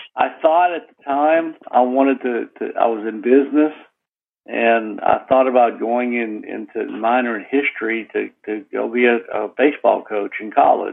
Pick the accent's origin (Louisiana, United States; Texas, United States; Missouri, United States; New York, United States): Louisiana, United States; New Orleans; Born and raised in New Orleans. Went to an all-boy Jesuit high school and was fortunate enough to play baseball and football there.